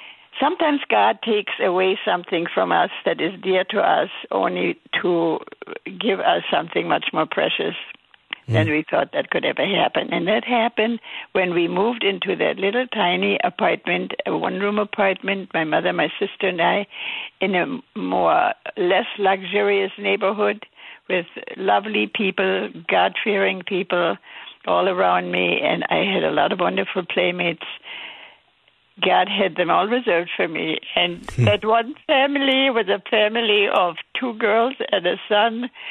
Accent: Wrocław, Lower Silesian Voivodeship, Poland; We lived in a nice suburb of a very large city in East Germany. The city was Breslau.

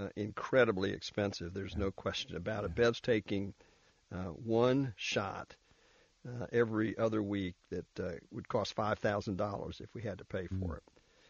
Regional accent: Florida, United States; We're from Florida, where it's this morning when I got up, before the sun got up, the heat index was 88 degrees.

